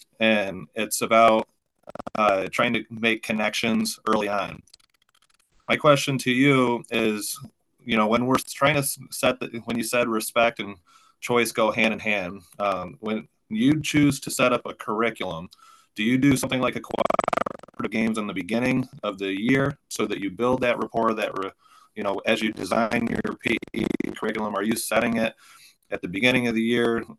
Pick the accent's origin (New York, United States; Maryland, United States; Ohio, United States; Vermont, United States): New York, United States; Addison; I'm from Addison, New York. I teach here.